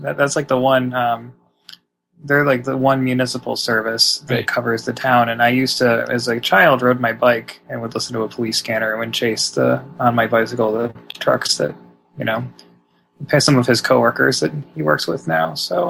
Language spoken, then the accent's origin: English; Buffalo, New York, United States; I grew up right on the Canadian border, so I spent a lot of time between ages 19 and 21 in Canada because that's the drinking age.